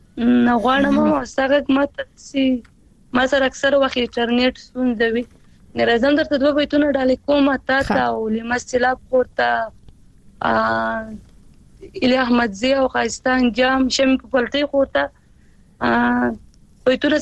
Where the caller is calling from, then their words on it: Quetta, Balochistan, Pakistan; زکوټ نه بلوچستان